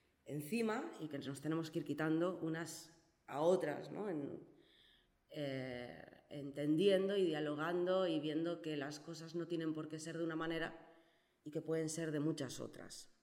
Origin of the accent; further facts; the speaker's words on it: Asturias, Spain; tengo 36 años, soy asturiana, pero residente de Matiena. Ya hace, van a hacer 2 años que llevo viviendo en Matiena.